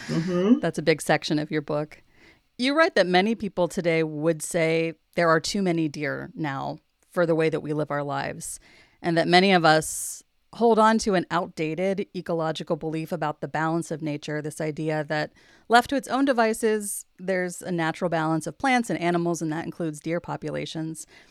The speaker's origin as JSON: {"language": "English", "region": "Pennsylvania", "country": "United States", "tie": "born or raised there", "said": "Growing up in Western Pennsylvania and living here as an adult, I've come into contact with white-tailed deer more times than I could count."}